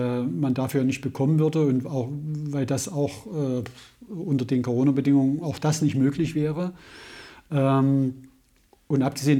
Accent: Saxony, Germany; now in Dessau, Germany; bin zwar Jahrzehnte in Dessau, bin kein Dessauer, bin ein Vogtländer.

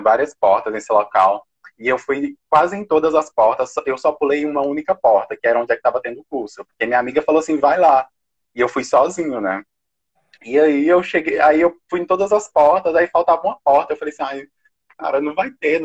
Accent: Teófilo Otoni, Minas Gerais, Brazil; eu sou do interior de Minas, né? Nordeste de Minas, vivi entre Teófilo Otoni, o interior de Teófilo Otoni, comunidade rural, e também uma comunidade rural pertencente a Itabacuri, é até o lugar que eu estou no momento, na casa da minha mãe.

